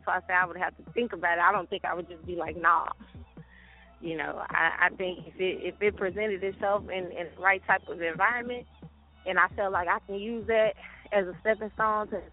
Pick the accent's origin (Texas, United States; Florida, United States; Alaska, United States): Texas, United States; You know, I'm from Texas. I got to add the heat.